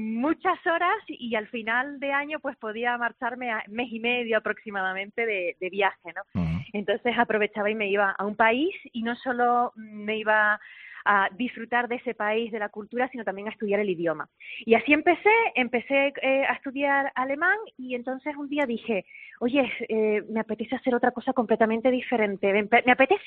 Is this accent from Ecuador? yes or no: no; Canary Islands, Spain; yo soy española, pero soy tinerfeña, ¿no? Canaria y tinerfeña.